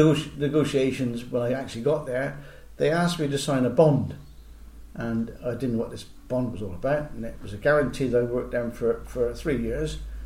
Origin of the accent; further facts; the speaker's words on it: United Kingdom; now in New Zealand; I went and had my hair cut in a barber's in New Zealand, and obviously my accent. I wasn't talking like a dragon now. I was British.